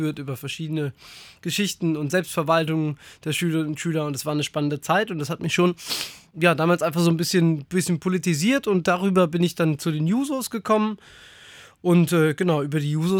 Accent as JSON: {"language": "German", "town": "Rossdorf", "region": "Hesse", "country": "Germany", "tie": "born or raised there", "said": "Also ich bin ja nach dem Tod meiner Mutter bei meinen Großeltern aufgewachsen in Rossdorf und mein Opa war Maschinenschlosser bei der Bahn."}